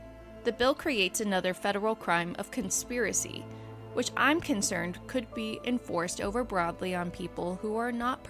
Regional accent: Georgia, United States; my home state of Georgia recently signed hate crime legislation into law this past year.

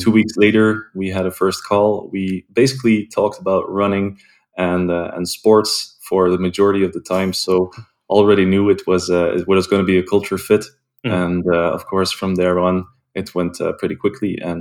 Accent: Belgium; I'm based in Belgium, and I was born and raised in Belgium as well.

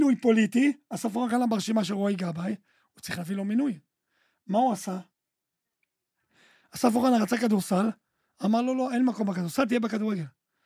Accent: Lod, Central District, Israel; אנחנו גדלנו במעברות בלוד.

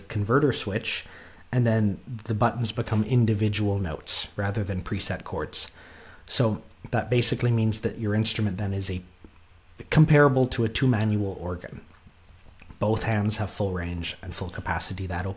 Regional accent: Calgary, Alberta, Canada; I grew up in Calgary, and there are lots of festivals around there.

